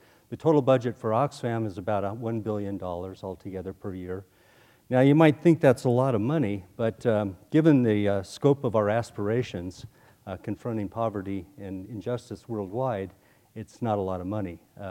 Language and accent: English; Colorado, United States; This was a real shock to me because I grew up in Colorado.